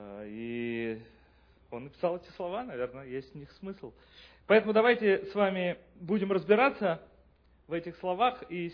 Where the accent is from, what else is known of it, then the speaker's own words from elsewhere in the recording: Moscow, Russia; born there; Вот я лично родился в Москве, да, и всю свою дорогу я страдал от антисемитизма.